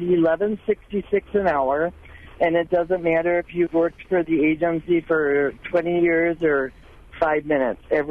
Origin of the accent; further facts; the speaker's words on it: Wisconsin, United States; also born or lived in Illinois; I was born and raised in Wisconsin, but then found myself living down in Illinois for quite a few years.